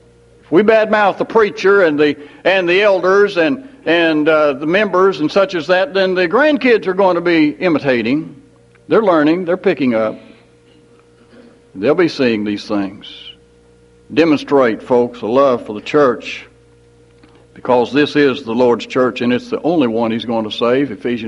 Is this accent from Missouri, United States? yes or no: yes; Mexico, Missouri, United States; also born or lived in Hannibal, United States; And down at Mexico, my hometown, they had planned a youth rally.